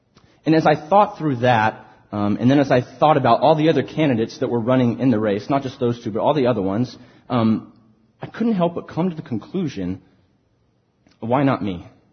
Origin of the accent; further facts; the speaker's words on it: Austin, Texas, United States; I was actually watching the Democratic debate in my hometown of Austin.